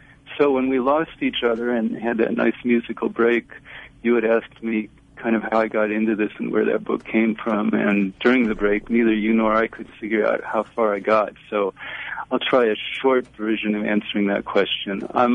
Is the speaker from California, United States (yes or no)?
no; Indiana, United States; I am a baby boomer. I grew up in the Midwest in Indiana.